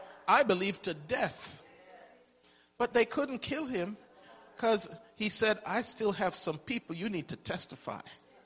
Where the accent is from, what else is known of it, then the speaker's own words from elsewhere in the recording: England, United Kingdom; I have a good friend that I grew up with and in England.